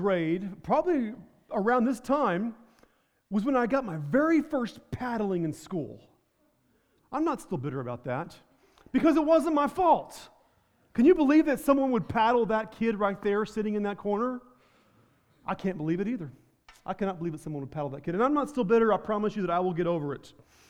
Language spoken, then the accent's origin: English; United States; I am an Indian. I am a Native American.